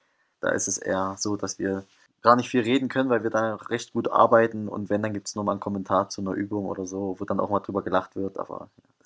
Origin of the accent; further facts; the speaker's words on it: Thuringia, Germany; Wie gesagt, meine Frau kommt aus Hessen, ich komme aus Thüringen